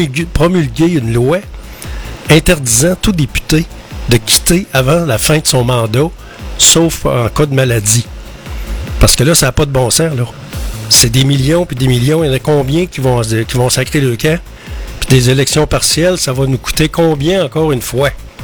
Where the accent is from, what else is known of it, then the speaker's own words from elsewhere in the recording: Quebec, Canada; Je me demande bien quand est-ce qu'on va être maître chez nous, au Québec